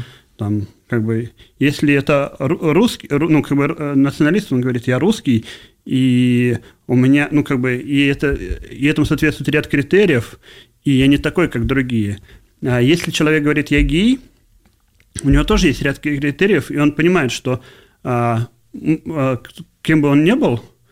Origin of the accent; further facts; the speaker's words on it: Russia; Я родился в России, я русский, следовательно, я православный.